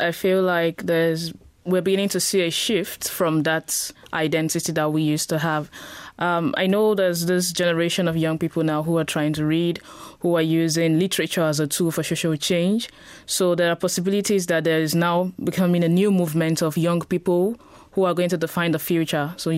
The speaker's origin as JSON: {"language": "English", "country": "Nigeria", "said": "I'm from Nigeria."}